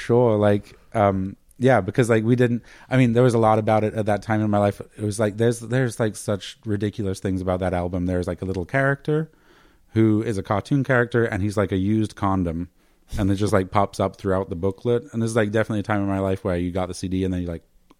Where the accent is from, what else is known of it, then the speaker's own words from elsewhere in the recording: Germany; English is a second language; I grew up in Germany